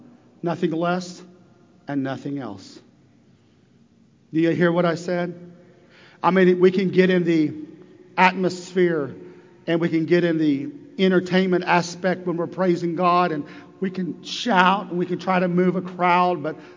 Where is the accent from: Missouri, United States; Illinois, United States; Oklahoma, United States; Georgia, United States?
Oklahoma, United States; El Reno; I remember growing up in the Bible Baptist Church. It was on Sunset Drive in El Reno, Oklahoma.